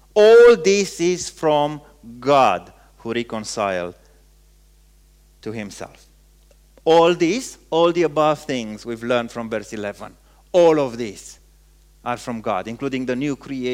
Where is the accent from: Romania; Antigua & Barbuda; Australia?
Romania; English is a second language; moved away as an adult; I said, I'm from Romania.